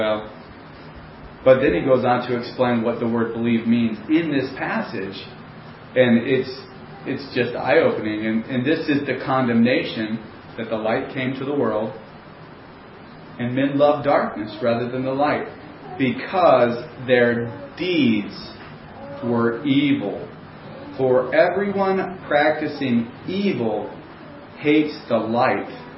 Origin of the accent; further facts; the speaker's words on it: United States; And you know, as an American, if you talked around, there were some people who were excited here